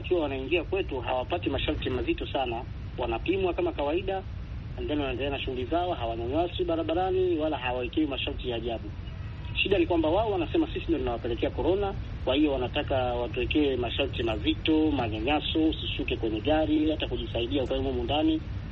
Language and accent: Swahili; Tanzania; na sasa hivi niko Tanzania